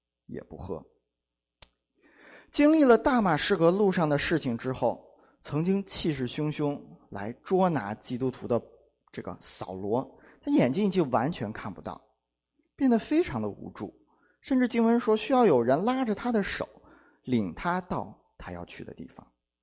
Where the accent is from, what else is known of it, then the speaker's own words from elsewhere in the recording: China; 可能对我们中国人来说这样的胃受不了